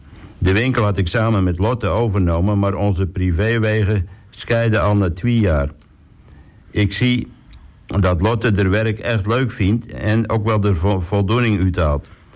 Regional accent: Den Burg, North Holland, Netherlands; Ik ben een echte Texelaar en ik kom uit de Burg. En de geboortedag is 18 november 1985. Hier ben ik opgegroeid

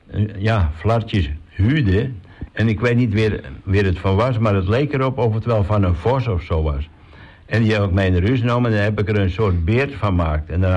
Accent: Randstad, Netherlands; Nou ja, ik kom uit de Randstad en dat is een stuk anoniemer.

